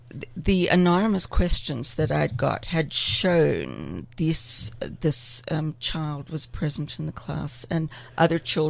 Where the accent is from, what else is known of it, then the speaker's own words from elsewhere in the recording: South Africa; I'm born and bred in South Africa.